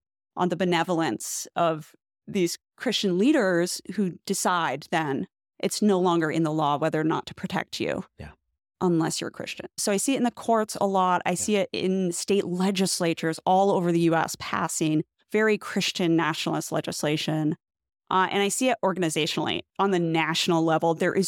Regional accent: Oklahoma, United States; If any state should be a theocratic state, it should be Oklahoma.

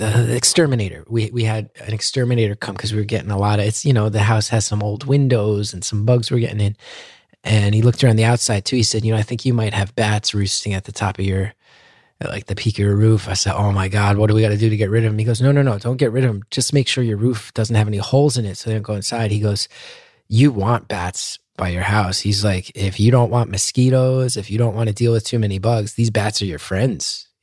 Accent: New Jersey, United States; I've seen bats growing up in New Jersey.

